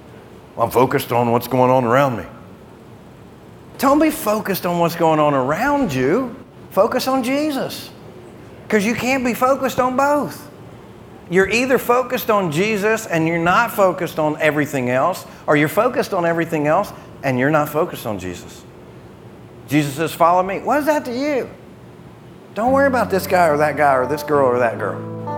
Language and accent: English; the South, United States; I was born and raised in the South. My family's been here like 285 years in this area.